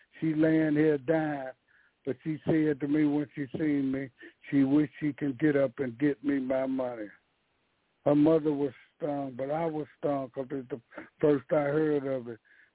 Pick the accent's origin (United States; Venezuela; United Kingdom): United States; Chicago, Illinois; So this girl was working I'm from Chicago, and she's working on the west side of Chicago